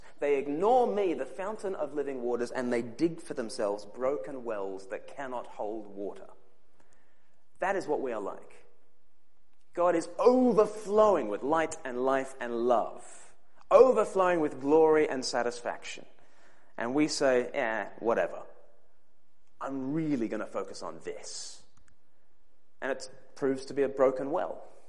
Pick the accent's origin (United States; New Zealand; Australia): Australia; As an Australian, I didn't have too many favorite moments from 2012.